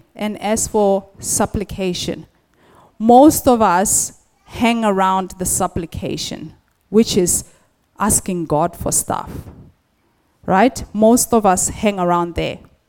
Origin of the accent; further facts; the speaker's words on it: Botswana; So I'm originally from Botswana.